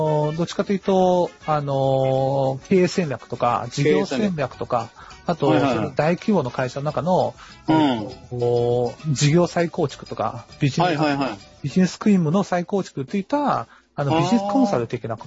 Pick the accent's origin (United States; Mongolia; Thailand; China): China; 中国出身っていうのもあるんですけど